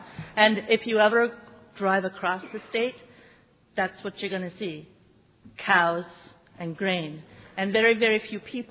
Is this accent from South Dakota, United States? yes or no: yes; Rapid City, South Dakota, United States; I'm from Rapid City, South Dakota. And if you have no idea about South Dakota, it's extremely rural.